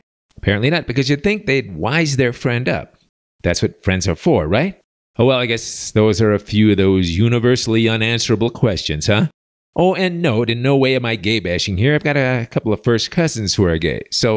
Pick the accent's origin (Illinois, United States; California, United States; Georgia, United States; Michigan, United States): Illinois, United States; Chicago; I'm from Chicago, you know. We can dish it out, but we can take it.